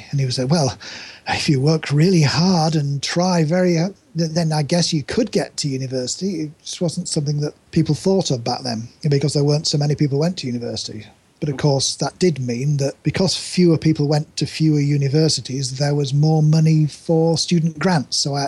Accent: Yorkshire and the Humber, United Kingdom; where I grew up in East Yorkshire

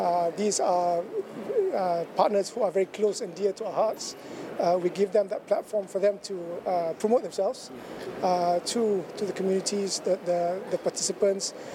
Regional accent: Malaysia; As a Malaysian

